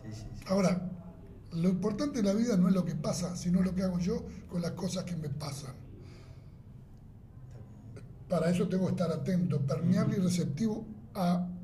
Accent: Uruguay; Pero somos uruguayos, ¿no? Los uruguayos tenemos una máquina a impedir y queremos inventar la rueda.

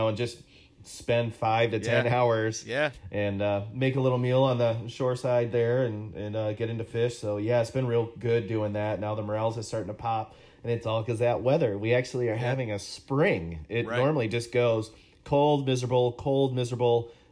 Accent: Grand Haven, Michigan, United States; born there; I was born in Grand Haven Hospital.

